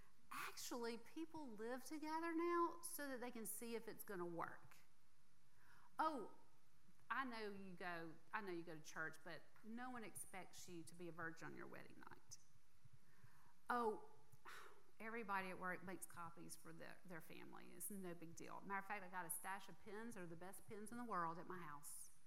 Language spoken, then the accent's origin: English; Mississippi, United States; And boy, I grew up in Mississippi.